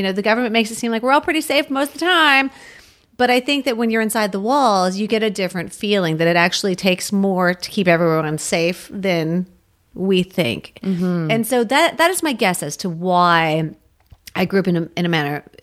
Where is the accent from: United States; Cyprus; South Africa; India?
United States; Washington, D.C. area; I grew up 7 miles outside of Washington, D.C.